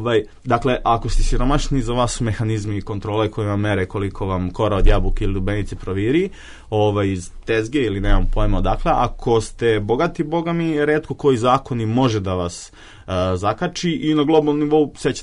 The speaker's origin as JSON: {"language": "Serbian", "town": "Obrenovac", "region": "City of Belgrade", "country": "Serbia", "said": "ako ste se sa periferije, a evo ja jesam, ja dolazim iz Obrenovca"}